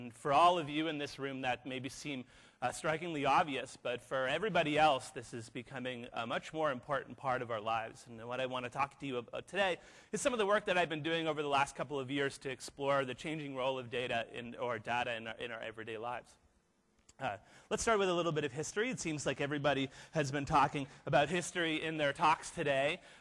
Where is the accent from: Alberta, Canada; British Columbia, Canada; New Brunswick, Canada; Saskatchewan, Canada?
British Columbia, Canada; Vancouver; I'm Canadian. being here in Auckland is in particular really interesting for me. I'm from Vancouver, which feels like the two cities were separated at birth.